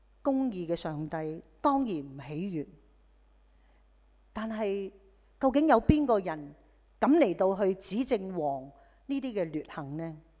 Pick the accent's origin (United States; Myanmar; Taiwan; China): China; 他就用了我们中国人传统的智慧